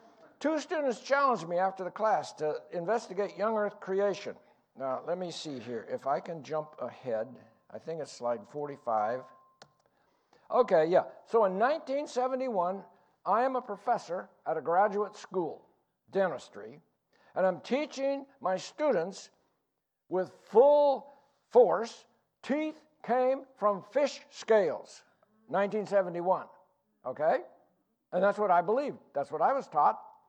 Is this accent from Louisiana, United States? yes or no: no; Pennsylvania, United States; So I was raised in Pennsylvania, but was not a Christian.